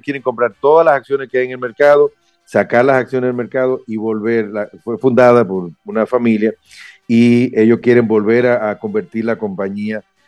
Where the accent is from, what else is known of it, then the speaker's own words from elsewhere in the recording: Brazil; Spanish is a second language; yo soy brasileño, yo vivo aquí en Brasil